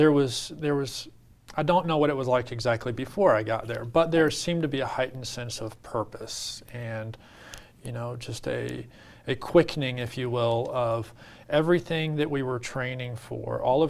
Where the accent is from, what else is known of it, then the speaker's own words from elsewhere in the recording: Arkansas, United States; And I had been raised as an oldest of five kids in a fairly small town in Arkansas.